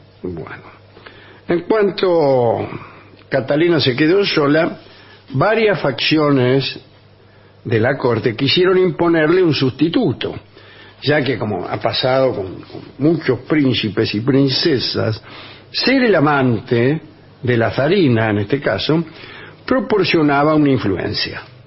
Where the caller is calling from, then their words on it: Uruguay; de la República Oriental.